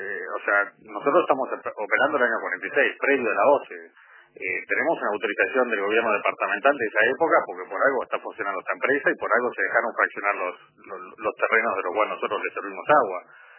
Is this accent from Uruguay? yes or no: yes; Uruguay; Los accionistas somos uruguayos